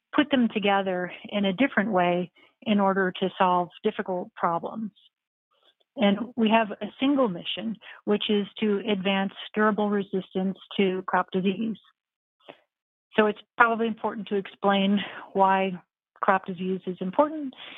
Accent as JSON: {"language": "English", "region": "New York", "country": "United States", "tie": "born or raised there", "said": "I grew up in New York State where there was an area of farming around."}